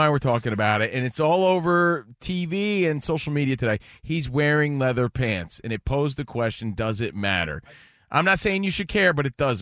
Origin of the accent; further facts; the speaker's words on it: East Coast, United States; now in Los Angeles, United States; We're from the East Coast. We live in L.A.